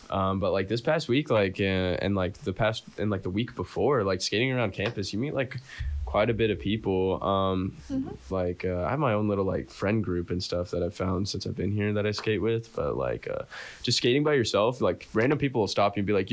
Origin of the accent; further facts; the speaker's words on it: Florida, United States; I'm from Florida, so like mainly me and my friends back home surf and skate.